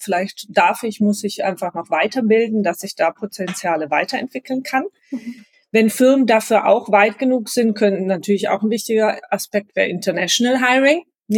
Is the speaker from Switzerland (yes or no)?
no; Stuttgart, Baden-Württemberg, Germany; moved away as an adult; now in Düsseldorf, Germany; Ich grüße erstmal aus Düsseldorf. Ich bin eigentlich Stuttgarterin, lebe seit 11 Jahren aber im Rheinland